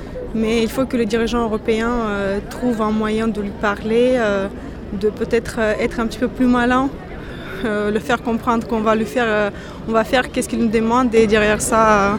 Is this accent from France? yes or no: no; Moldova; moi je suis originaire de la République de Moldavie